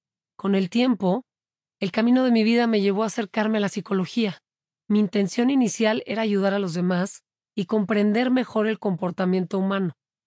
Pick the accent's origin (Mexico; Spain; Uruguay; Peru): Mexico; Mexico City; Crecí en la Ciudad de México, en una familia típica. Fui la tercera de cuatro hermanos.